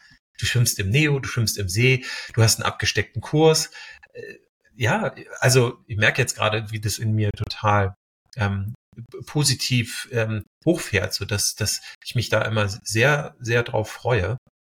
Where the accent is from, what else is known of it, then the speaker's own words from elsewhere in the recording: Hamburg area, Germany; ich komme ja aus der Nähe von Hamburg